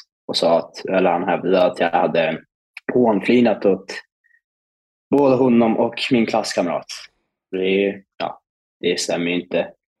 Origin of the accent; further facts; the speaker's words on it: Norrland, Sweden; jag är ju själv från Norrland, det finns ju väldigt fattiga kommuner i övre Norrland